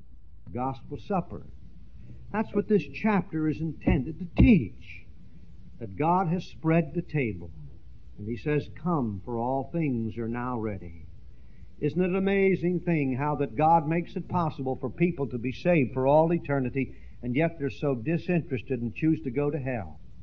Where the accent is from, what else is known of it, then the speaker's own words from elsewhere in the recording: Pennsylvania, United States; Pardon me, but I come from the Pennsylvania Dutch country.